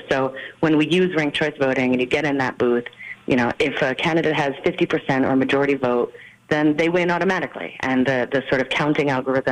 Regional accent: Massachusetts, United States; So Massachusetts is my home state

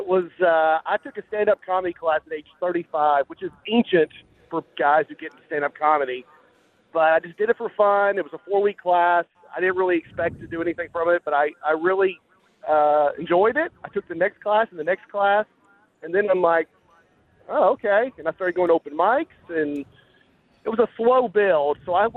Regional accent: Lebanon, Tennessee, United States; because I grew up in Lebanon.

